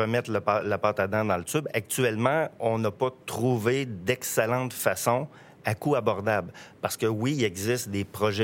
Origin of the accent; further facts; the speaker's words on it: Quebec, Canada; Moi, je suis originaire de l'Abitibi.